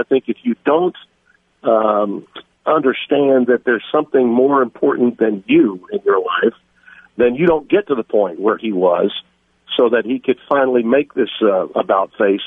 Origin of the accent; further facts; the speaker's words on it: Shreveport, Louisiana, United States; I remember my friend and a guy that I grew up with really in Shreveport, Hal Sutton